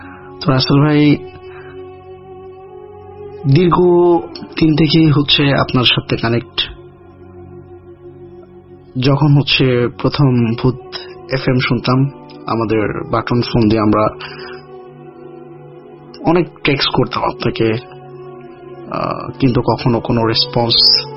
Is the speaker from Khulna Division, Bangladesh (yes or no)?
yes; Khulna, Khulna Division, Bangladesh; now in Dhaka, Bangladesh; আমার দাদাবাড়ি এলাকা হচ্ছে পিরোজপুরের কাউখালী থানাতে, এবং আমার জন্ম বেড়ে ওঠা এবং পরবর্তীতে আমাদের বাড়ি হচ্ছে খুলনাতে।